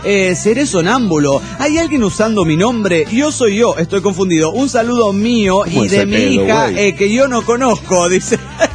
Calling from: Monterrey, Nuevo León, Mexico; de Monterrey, Nuevo León, México.

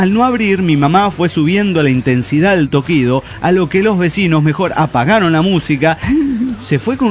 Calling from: Mexico City, Mexico; de Ciudad de México.

